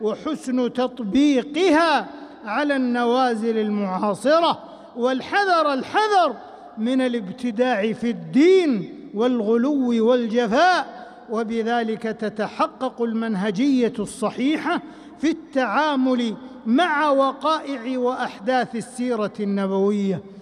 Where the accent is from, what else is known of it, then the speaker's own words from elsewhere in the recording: Saudi Arabia; أن جعل بلادنا المملكة العربية السعودية للتوحيد دارًا، وللسنة منارًا وقرارًا